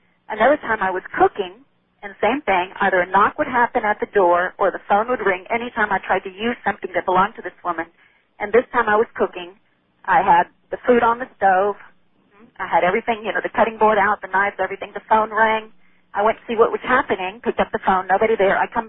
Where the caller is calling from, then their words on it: Texas, United States; Calling you from Texas.